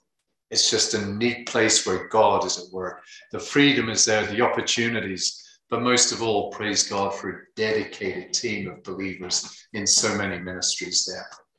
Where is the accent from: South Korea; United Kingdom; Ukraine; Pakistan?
United Kingdom; also born or lived in Zambia; now in United States; I'm British.